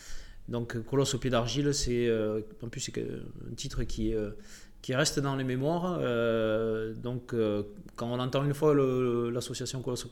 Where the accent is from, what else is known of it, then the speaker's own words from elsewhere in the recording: South-West, France; Alors ça s'entend peut-être. Je viens du Sud-Ouest.